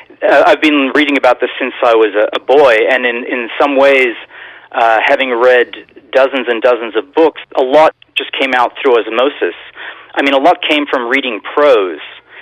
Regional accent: Australia; And I grew up in Australia, where there were many European immigrants, all talking about their experiences in the war

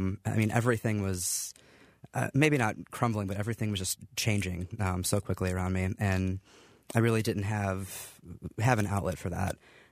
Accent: Iowa, United States; moved away as an adult; now in Boston, United States; I grew up in Iowa, but then I moved to Boston, and I think just moving to a new city in a bigger environment, meeting a lot of new people

